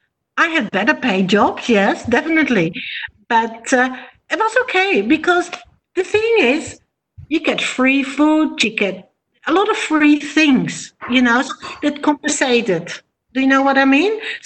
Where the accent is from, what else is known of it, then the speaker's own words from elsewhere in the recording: The Hague, South Holland, Netherlands; and I come from Den Haag, and it's a different kind of people.